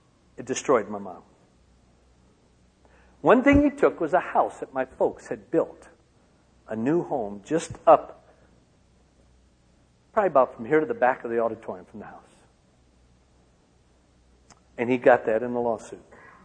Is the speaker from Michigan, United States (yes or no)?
yes; Union City, Michigan, United States; That man was my father. Because growing up in Union City, Michigan, he was the town drunk.